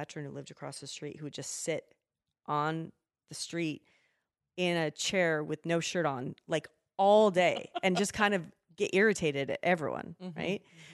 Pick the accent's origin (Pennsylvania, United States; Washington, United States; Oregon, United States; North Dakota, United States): Washington, United States; Spokane; I mean, I've been in the Pacific Northwest pretty much my entire life. Mm-hmm. I grew up in Spokane